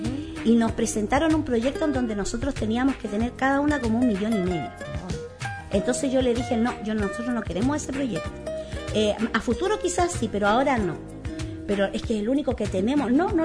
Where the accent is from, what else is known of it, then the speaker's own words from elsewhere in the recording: Tocopilla, Antofagasta, Chile; Somos las mujeres de Tocopilla, las emprendedoras.